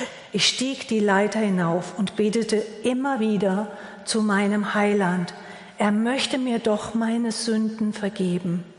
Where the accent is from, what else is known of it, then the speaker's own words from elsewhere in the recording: Herzhausen, Hesse, Germany; Ich komme aus dem hessischen Hinterland, Marburger Gegend, Marburg, Biedenkopf, Gladenbach.